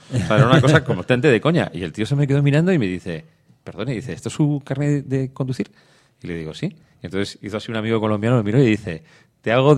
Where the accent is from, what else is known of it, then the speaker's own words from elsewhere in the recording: Spain; ¿Dónde he pasado yo más vergüenza como motorista o directamente como automovilista o directamente como español?